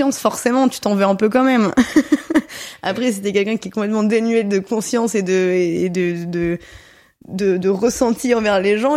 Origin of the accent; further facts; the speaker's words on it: Lille, Hauts-de-France, France; now in Paris, France; J'étais lilloise.